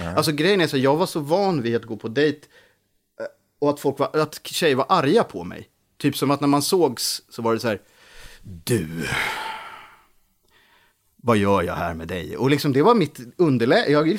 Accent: Sweden; born or raised there

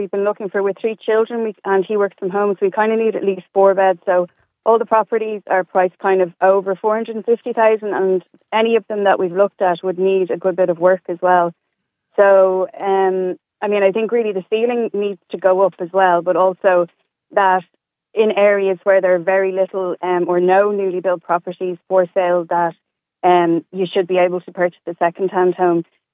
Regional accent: Dublin, County Dublin, Ireland; now in Kerry, Ireland; I'm actually from Dublin, but we moved here about 4 years ago.

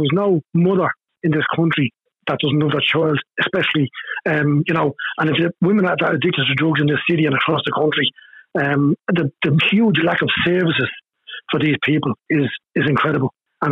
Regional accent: Dublin, Leinster, Ireland; Now, I was on O'Connell Street. I'm from North Inner City University myself.

